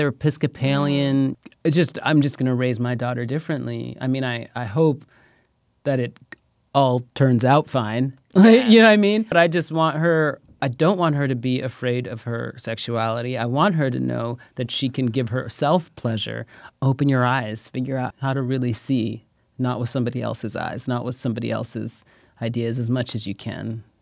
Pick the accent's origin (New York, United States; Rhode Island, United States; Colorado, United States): New York, United States; Bronx; We're growing up in the Bronx and in New York when it was trying to get out of, when it was on the brink of bankruptcy.